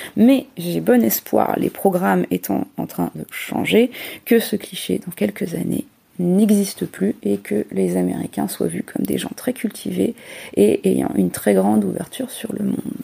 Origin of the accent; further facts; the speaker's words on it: France; now in United States; la France, par exemple, que je connais bien puisque je suis française